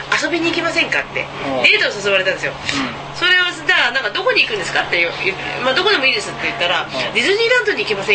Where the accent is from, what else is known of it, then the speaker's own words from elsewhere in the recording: Shizuoka, Japan; 静岡県、私静岡県なんですよ、